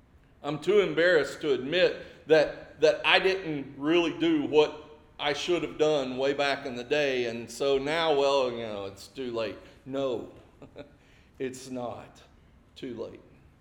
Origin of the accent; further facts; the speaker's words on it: Springdale, United States; I grew up in Springdale, for those of you who may not have known that, in the old town Springdale, on McRae Avenue, just down the street from Westwood Elementary